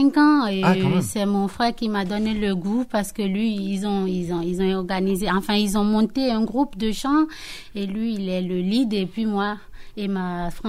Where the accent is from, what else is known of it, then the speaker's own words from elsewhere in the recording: Benin; now in France; Ouais, je suis africaine, je viens de l'Afrique de l'Ouest, je suis béninoise.